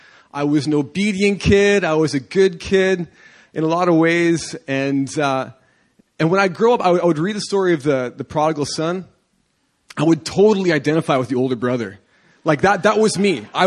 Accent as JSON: {"language": "English", "country": "Canada", "tie": "born or raised there", "said": "You know, I'm from Canada. I love hockey. I grew up, living, breathing hockey"}